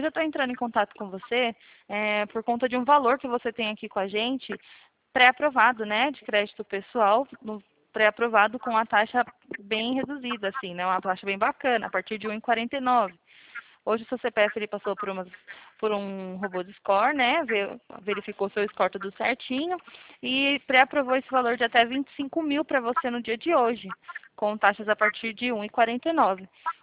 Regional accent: São Roque, São Paulo, Brazil; Eu sou daqui de São Roque, de São Paulo. Eu sou aqui do interior

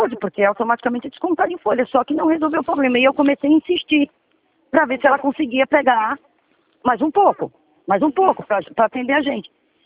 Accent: Ceará, Brazil; a gente está numa obra aqui no Ceará, né? Eu sou cearense.

